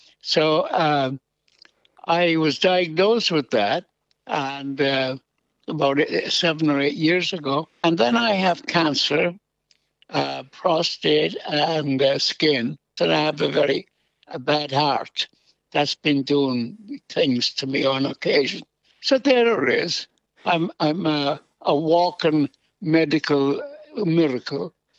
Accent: Ireland; also born or lived in New York; breakdown and for us to go to Ireland. That's where Frank and myself grew up. And so consequently, we are considered Irish.

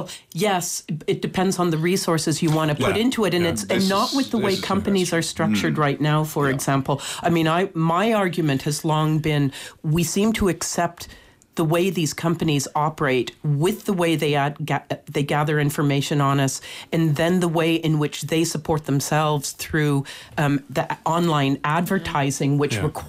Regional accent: United States; as an American, I had my absentee vote, so I did my vote.

